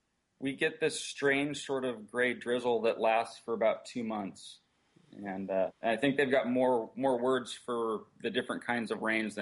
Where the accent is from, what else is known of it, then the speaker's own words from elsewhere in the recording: California, United States; moved away as an adult; also born or lived in Hawaii; now in Washington, United States; No, I'm Hawaiian born and Southern California raised.